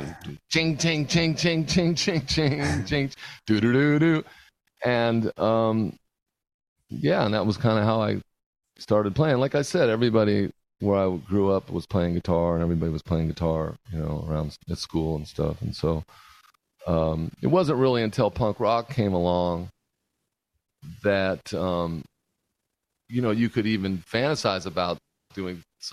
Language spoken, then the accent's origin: English; La Habra, California, United States; I grew up in Orange County, so right there on the edge. Whittier is right there in L.A. County, but right on the edge of what we call the Orange Curtain. I grew up in a town called La Habra